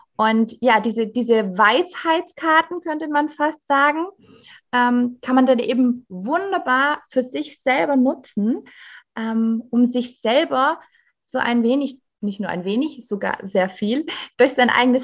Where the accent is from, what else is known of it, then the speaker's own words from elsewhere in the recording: Southern Germany, Germany; Und ich komme aus Süden Deutschland, also ich wohne zwischen Esslingen und Stuttgart mit meiner Familie.